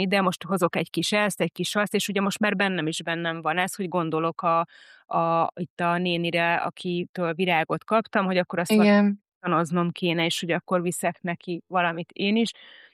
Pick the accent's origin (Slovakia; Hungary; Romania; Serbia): Hungary; Lake Balaton; also born or lived in Budapest; én ugye szintén itt nőttem föl vidéken, Balatonnál, de ugye 16 évet Budapesten töltöttem